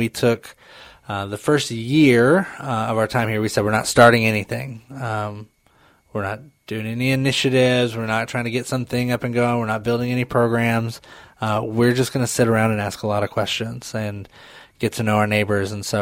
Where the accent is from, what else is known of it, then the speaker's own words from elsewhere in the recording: Arkansas, United States; Yeah, so I'm not from here. I grew up in Arkansas. That's home.